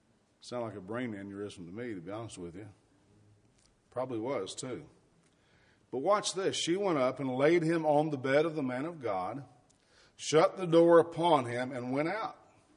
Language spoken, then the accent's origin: English; Arkansas, United States; I remember growing up in Arkansas, my dad was a preacher, and a lot of the places he would go preach didn't have motels or hotels, so the members would take them in.